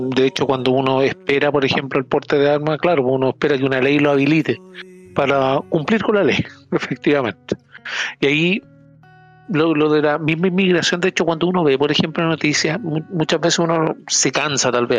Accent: Chile; Toda esta esta sintomatología que tenemos como chileno y como humanidad

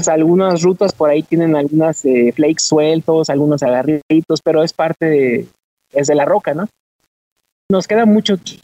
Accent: Irapuato, Guanajuato, Mexico; born there; Yo nací en la ciudad de Irapuato. Yo sí soy del estado de Guanajuato. Y bueno, pues aquí yo me vine a vivir a Guanajuato capital precisamente por La Plata.

